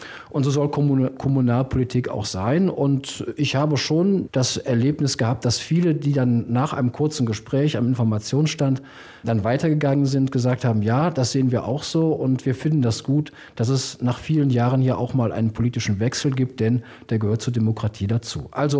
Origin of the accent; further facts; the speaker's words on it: Rhineland, Germany; Beim Lieblingstrinken, da bin ich Rheinländer